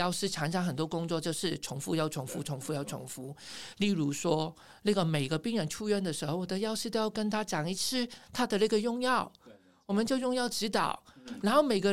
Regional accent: Hong Kong; 我是香港人哦，我错五个字是很正常的

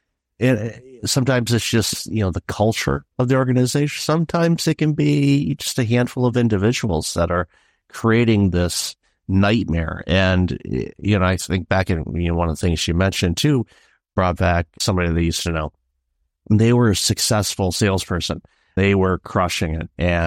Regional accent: Detroit, Michigan, United States; also born or lived in Chicago; And, you know, I grew up in Detroit and worked and lived in Chicago for 6 years.

